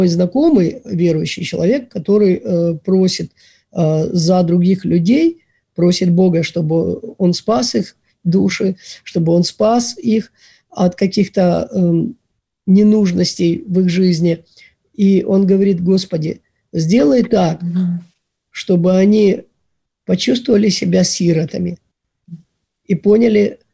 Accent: Kropyvnytskyi, Kirovohrad Oblast, Ukraine; я родом из Елисаветграда, вот, из Кировограда, из Кропивницкого сейчас.

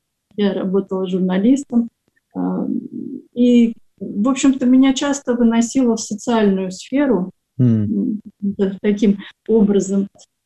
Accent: Astrakhan, Astrakhan Oblast, Russia; Поэтому я из Астрахани поехала сначала в Петербург, потом в Москву

